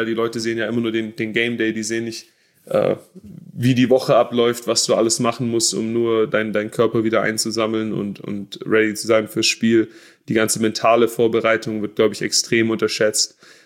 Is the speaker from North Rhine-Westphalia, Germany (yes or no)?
no; Baden-Württemberg, Germany; Also ich glaube, nach Berlin kann ich als Schwabe nicht mehr ziehen.